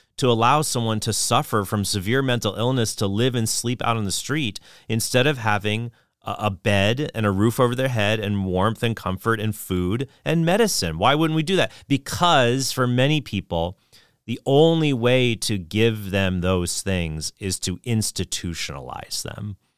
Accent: San Diego, California, United States; I grew up in San Diego, the San Diego metropolitan area. I was born there in 1985. And I grew up there until I was about 10 years old.

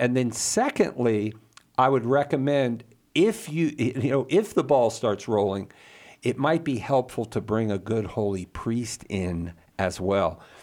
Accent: the South, United States; accent: Southern; to use my Southern accent, it don't get no gooder than that, right?

